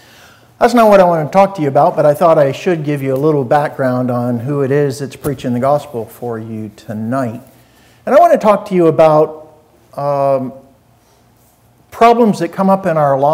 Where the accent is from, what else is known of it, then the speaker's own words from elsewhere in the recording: Bradenton, Florida, United States; moved away; I grew up in Bradenton, Florida. And so I'm an original Floridian, or as we say, cracker.